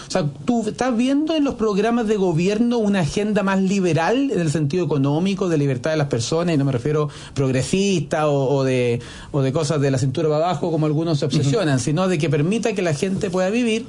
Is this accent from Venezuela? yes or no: no; San Bernardo, Santiago Metropolitan Region, Chile; yo soy de San Bernardo